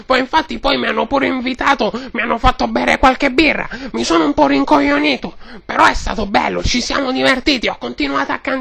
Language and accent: Italian; Bologna, Emilia-Romagna, Italy; born there; Ma è anche la mia città natale